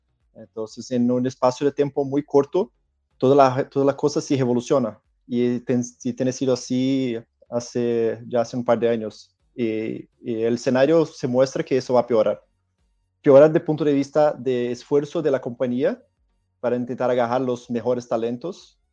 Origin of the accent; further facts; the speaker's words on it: São Paulo, Brazil; Spanish is a second language; moved away as an adult; Yo soy de São Paulo, Brasil. Ahora estoy pasado acá desde la pandemia, pero ya tuve experiencia de vivir en otros países, especialmente de Latinoamérica, Centroamérica y Sudamérica.